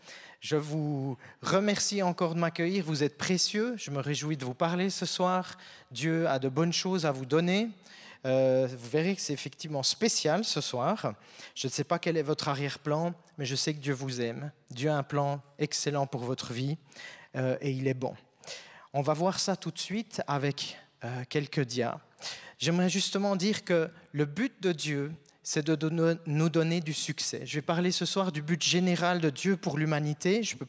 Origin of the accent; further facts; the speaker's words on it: Switzerland; also born or lived in South Africa; j'ai 46 ans … c'est un nom qui est d'origine anglaise, je suis né en Afrique du Sud, mais j'ai grandi en Suisse.